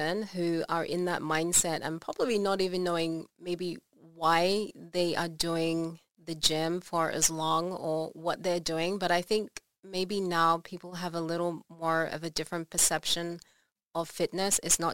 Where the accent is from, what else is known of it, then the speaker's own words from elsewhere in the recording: Australia; well, I'm Australian